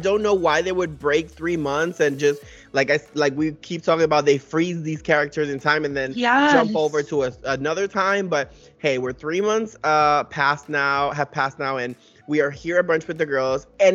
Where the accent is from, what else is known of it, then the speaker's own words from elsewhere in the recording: New York, United States; but hey, that's because I'm a New Yorker, I guess.